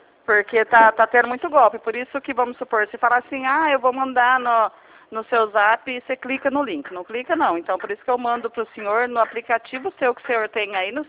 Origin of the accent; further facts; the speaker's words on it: Mogi Guaçu, São Paulo, Brazil; eu sou de Mogi Guaçu